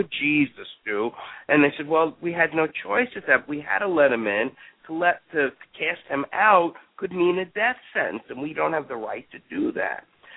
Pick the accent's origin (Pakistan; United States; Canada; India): United States; Austin, Texas; Now, Austin, where I've marketed there, and I come from Austin, I have maybe 200 hits.